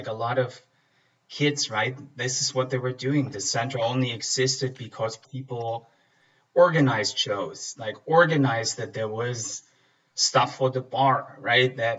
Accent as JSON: {"language": "English", "country": "Germany", "tie": "born or raised there", "said": "Growing up in East Germany at a particular point in time, in a particular kind of environment, I grew up in the countryside, not in a big city. The countryside, there were a couple of small towns."}